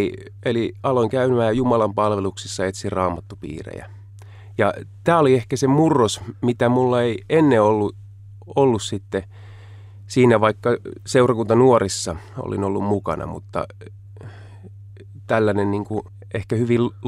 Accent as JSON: {"language": "Finnish", "town": "Harjavalta", "region": "Satakunta", "country": "Finland", "tie": "born or raised there", "lives_now": "Helsinki, Finland", "said": "Että Länsi-Suomesta Porille Harjavalta-nimisestä kaupungista on kotoisin. Ja siellä varttunut oikeastaan koko lapsuus- ja nuoruusajan, lukuun ottamatta muutamia sitten perheen matkoja"}